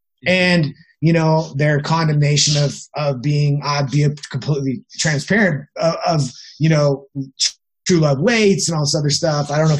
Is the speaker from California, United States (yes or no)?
no; Utah, United States; growing up in Utah, right, having missionaries and stuff like that.